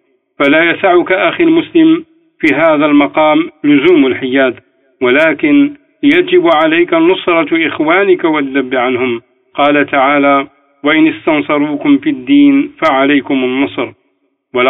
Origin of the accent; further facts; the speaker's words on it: Algeria; في بلادنا الجزائر